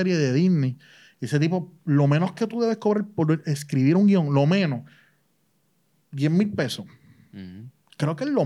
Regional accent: Puerto Rico; nosotros como puertorriqueños y usted como latino

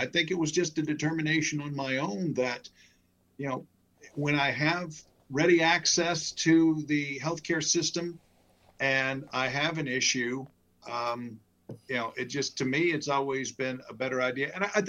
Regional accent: North Carolina, United States; born there; also born or lived in Greece; Originally, I am from the South. I was born just outside of Charlotte, went to college at Clemson University in South Carolina, but I grew up a military brat, so I've traveled halfway around the world and back. Spent 2.5 years in Greece

